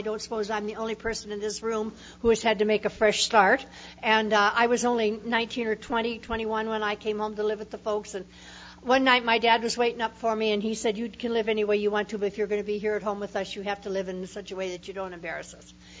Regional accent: Midwest, United States; I was born and brought up in the Middle West

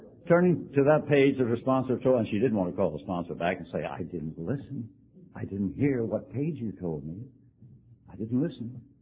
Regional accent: Louisiana, United States; born there; I was born in Cajun country in Louisiana. My father was a refinery man, a boilermaker. He moved around quite often.

